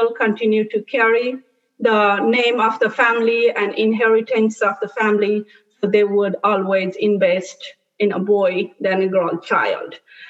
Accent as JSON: {"language": "English", "country": "Nepal", "lives_now": "United States", "said": "I'm originally from Nepal. I have lived in Washington State for the last 16 years"}